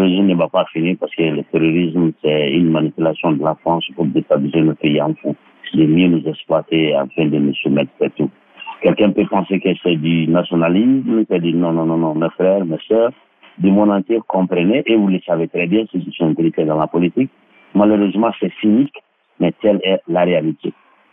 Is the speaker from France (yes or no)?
no; Mali; on a jusqu'à présent des problèmes, comme chez nous au Mali, mais moins.